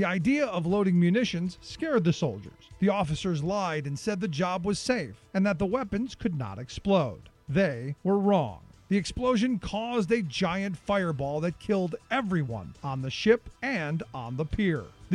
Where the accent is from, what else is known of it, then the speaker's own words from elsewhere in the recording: Cleveland, Ohio, United States; You know, growing up in Cleveland as a kid, it reminds me an awful lot of Cleveland and just a bigger version of it.